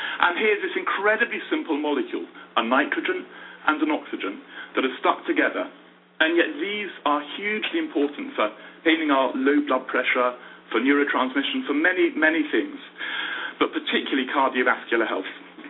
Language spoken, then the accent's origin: English; Edinburgh, Scotland, United Kingdom